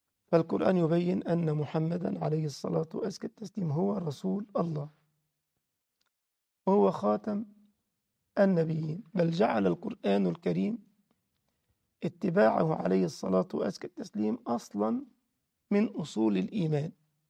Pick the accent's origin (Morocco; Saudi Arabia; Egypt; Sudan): Egypt; وأبو حملات عندنا في مصر